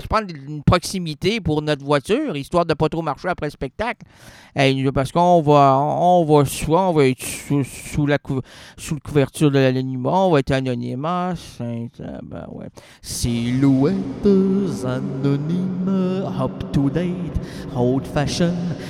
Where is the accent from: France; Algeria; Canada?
Canada; Quebec; Oui, mais parce que moi, je suis Québécois, ça attire la fille, ça. Ah, oh, l'accent. Je suis laid, mais j'ai l'accent.